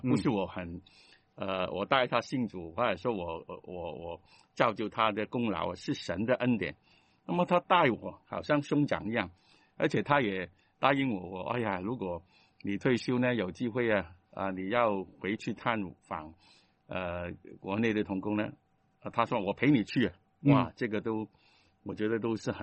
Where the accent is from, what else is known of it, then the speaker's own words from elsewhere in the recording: Guangdong, China; 这个是我们广东人的